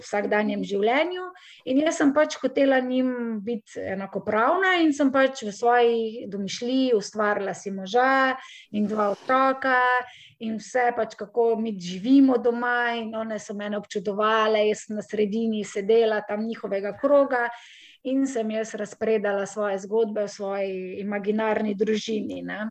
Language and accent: Slovenian; Slovenj Gradec, Carinthia, Slovenia; sem se takrat preselila nazaj domov, ker sem pač jaz drugače iz Koroške in sem pač hodila v Maribor v šolo. Ne. Sem se potem nazaj preselila v Slovenj Gradec